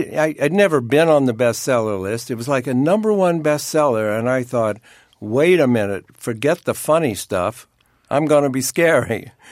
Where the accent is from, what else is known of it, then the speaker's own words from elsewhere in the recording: Ohio, United States; I said, Jack, I'm from Ohio. I don't sound like that.